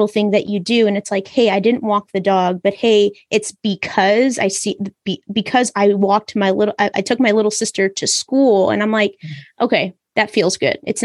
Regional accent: United States; and they want to take pictures with me because I'm from America.

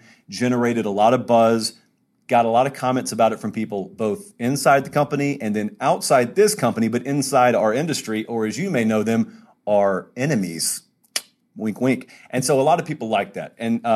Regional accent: Georgia, United States; I grew up in Georgia.

